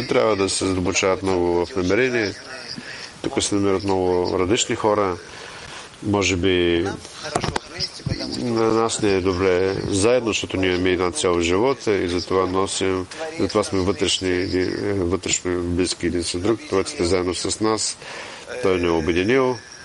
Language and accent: Bulgarian; Israel; аз съм от Израел